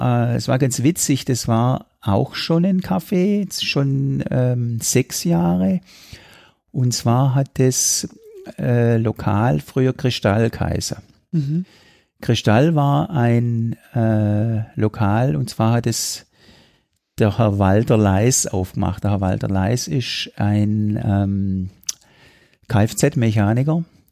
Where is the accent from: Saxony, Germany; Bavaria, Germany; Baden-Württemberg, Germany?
Baden-Württemberg, Germany; Esslingen; Ich bin aufgewachsen auf dem Hägensberg. Mhm. Und bin dann, ich habe ein paar Jahre in einer Wohngemeinschaft gewohnt, in der Innenstadt vorne an der Entengrabenstraße.